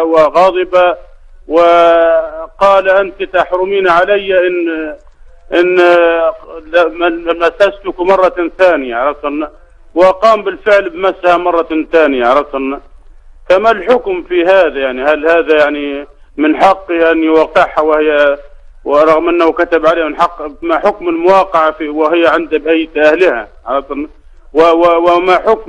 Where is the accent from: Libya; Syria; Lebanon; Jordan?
Libya; Benghazi; فيه شاب عندنا احنا في بنغازي